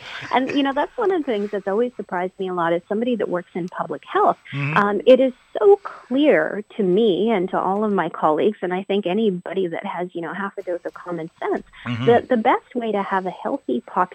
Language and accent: English; Vancouver, British Columbia, Canada; growing up in Vancouver, we got a lot of the Seattle television stations.